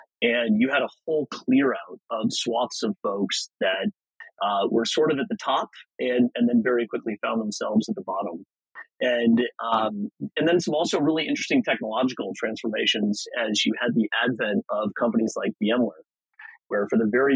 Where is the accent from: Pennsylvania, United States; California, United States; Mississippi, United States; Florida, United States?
California, United States; Piedmont; Sure. Yeah, I grew up in Piedmont, little East Bay community